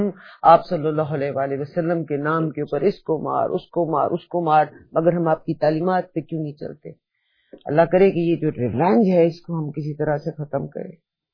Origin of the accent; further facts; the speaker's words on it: Pakistan; میرا بچپن، میری زندگی، میرے سانسیں وہاں گزری ہوئی ہیں.